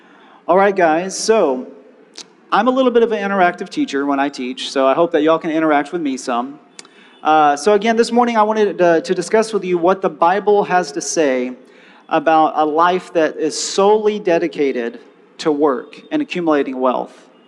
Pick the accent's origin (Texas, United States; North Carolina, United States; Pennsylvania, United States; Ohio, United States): Texas, United States; Houston; In my hometown of Houston, Texas, I manage the regional AFIS database